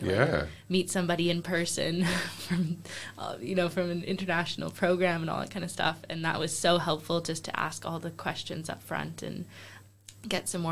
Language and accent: English; Vancouver, British Columbia, Canada; now in Glasgow, United Kingdom; I'm from Vancouver, Canada, so the west coast of Vancouver, so quite a ways away. I'm in my first year of the occupational therapy program at GCU, so towards the end of our first year, and I've been living in Glasgow for about 10 months now